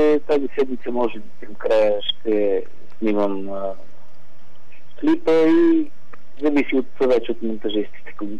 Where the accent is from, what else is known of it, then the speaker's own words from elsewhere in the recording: Vratsa, Vratsa Province, Bulgaria; две песни от моя роден край, от Враца